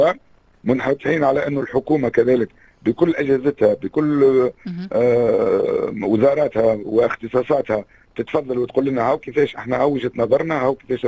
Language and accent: Arabic; Tunisia; سنناضل من اجل انه يكون عندنا في تونس قانون مشرف يجرم هذا التطبيع